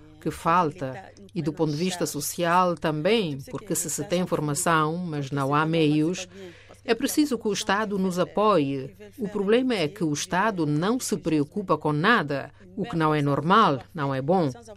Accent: Kananga, Kasaï-Central, DR Congo; Eu sou do Kananga. Há guerra no Kananga, há guerra em Beni.

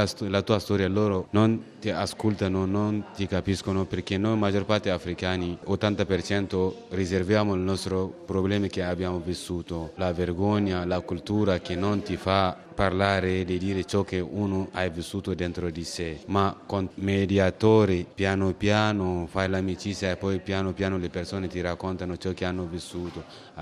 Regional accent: Niger; io ho detto vengo dal Niger

